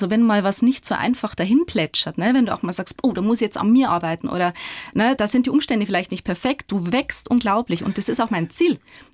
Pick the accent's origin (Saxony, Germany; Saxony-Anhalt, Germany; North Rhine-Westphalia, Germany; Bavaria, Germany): Bavaria, Germany; accent: Bavarian; ich habe gemeint, als Schauspielerin musst du ja Hochdeutsch können und ich habe so einen bayerischen Dialekt